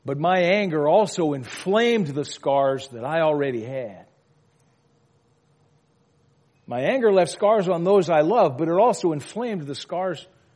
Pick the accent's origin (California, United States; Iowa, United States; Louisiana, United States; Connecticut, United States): Louisiana, United States; I grew up in Louisiana, crying out loud. I spent most of my younger years in Louisiana. There's a reason they call us raging Cajuns.